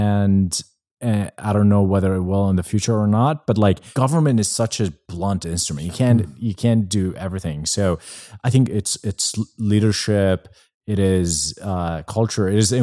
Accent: Jordan; now in United States; when I grew up in Jordan, everyone smoked. I smoked. I came to the US.

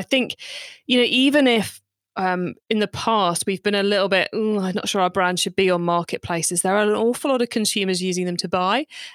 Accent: United Kingdom; because I'm British, we're spelling optimizing with an S, not

